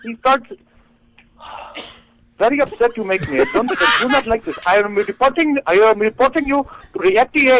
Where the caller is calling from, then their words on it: Detroit, Michigan, United States